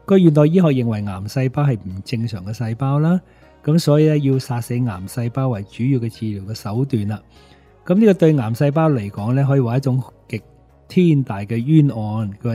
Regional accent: Hong Kong; 即係我哋香港人可能未有机会遇到啦

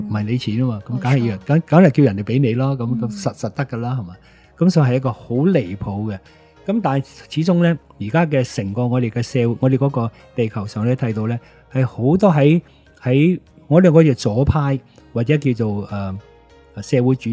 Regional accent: Hong Kong; 咁点解我香港人睇唔到嘅？

